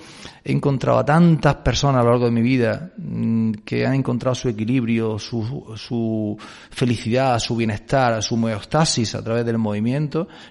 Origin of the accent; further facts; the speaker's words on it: Almería, Andalusia, Spain; decirte como andaluz, ¿no? Como almeriense, yo me considero más ciudadano del mundo